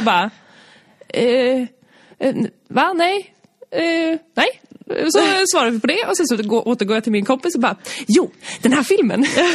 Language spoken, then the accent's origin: Swedish; Dalarna County, Sweden; Jag kommer från Dalarna. Så det är obligatoriskt att spela fiol då, va? så jag spelade fiol.